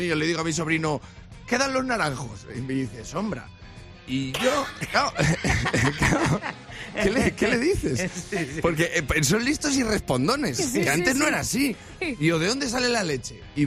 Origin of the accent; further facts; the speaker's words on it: Spain; En inglés, como solo un español sabe hacerlo.